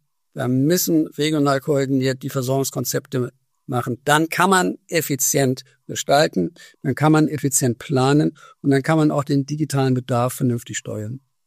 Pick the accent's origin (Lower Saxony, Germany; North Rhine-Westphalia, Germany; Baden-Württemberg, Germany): North Rhine-Westphalia, Germany; jetzt natürlich komme ich aus Nordrhein-Westfalen